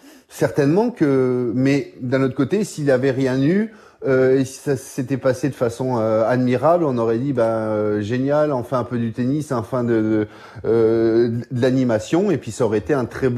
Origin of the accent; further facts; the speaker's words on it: France; en tant que Français.